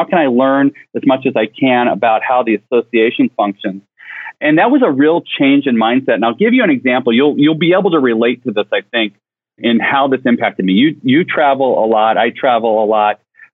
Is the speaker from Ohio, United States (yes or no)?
no; Missouri, United States; moved away as an adult; now in Washington, United States; I came out to Washington to work for my hometown Congressman Dick Gephardt.